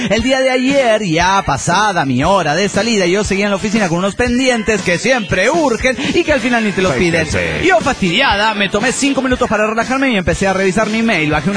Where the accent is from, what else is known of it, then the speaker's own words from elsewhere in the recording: Santa Fe, Argentina; de Santa Fe, Argentina.